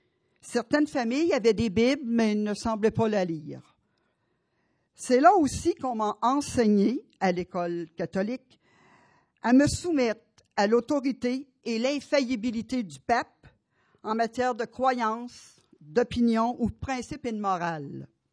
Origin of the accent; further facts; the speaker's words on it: Quebec City, Quebec, Canada; born there; je suis née à Québec en 1947. Fait que pour vous éviter de compter, j'ai 62 ans.